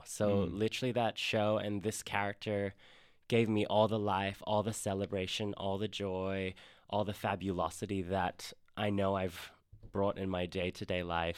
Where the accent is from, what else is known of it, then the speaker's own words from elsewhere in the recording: Australia; as a young, you know, little boy growing up in Australia.